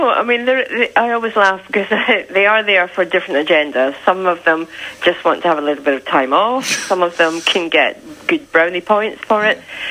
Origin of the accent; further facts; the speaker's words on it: Scotland, United Kingdom; So I'm from Scotland, so we do a couple up in Scotland